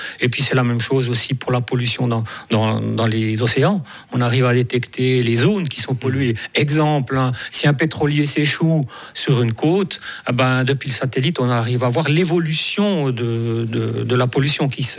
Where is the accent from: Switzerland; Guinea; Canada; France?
Switzerland; je suis un petit Suisse qui vient voir vos grandes fusées décoller.